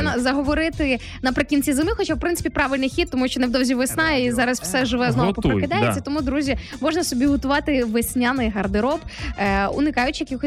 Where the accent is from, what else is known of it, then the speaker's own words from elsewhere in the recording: Rivne Oblast, Ukraine; я виросла в Рівненській області, в такому регіоні, де болотиста місцевість